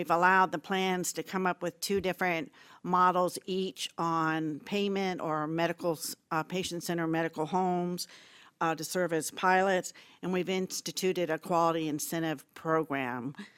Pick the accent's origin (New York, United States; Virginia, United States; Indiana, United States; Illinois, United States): Virginia, United States; from Virginia.